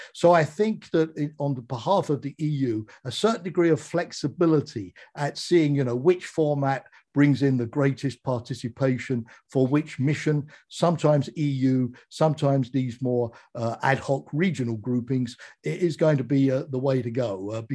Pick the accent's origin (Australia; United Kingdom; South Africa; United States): United Kingdom; and I say this as a Brit